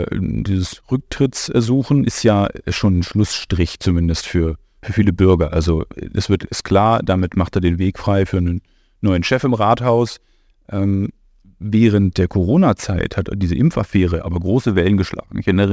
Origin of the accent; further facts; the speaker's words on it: Halle, Saxony-Anhalt, Germany; als Hallenser, der hier wohnt